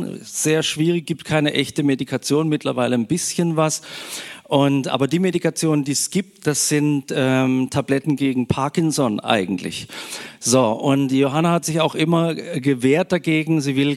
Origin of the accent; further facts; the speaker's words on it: Freiburg, Baden-Württemberg, Germany; ich komme aus Freiburg